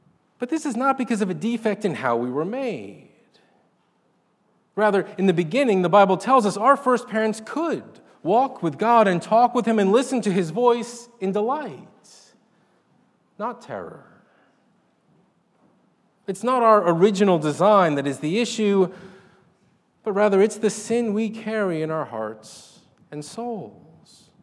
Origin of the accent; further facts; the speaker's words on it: New York, United States; Now, as many of you know, I grew up in New York, where, unlike here, you can see the sun during the school year.